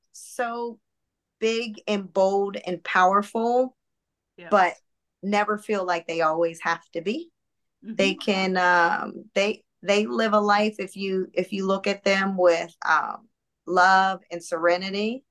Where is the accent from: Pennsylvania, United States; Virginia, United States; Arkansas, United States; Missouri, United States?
Pennsylvania, United States; Pittsburgh; I grew up in Pittsburgh, so we're huge right. Pittsburgh Steeler fans there.